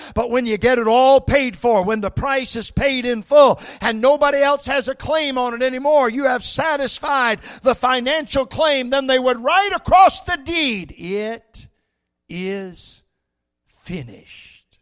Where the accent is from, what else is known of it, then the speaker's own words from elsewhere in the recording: England, United Kingdom; and I just don't spend a lot of time with the Greek because I'm English.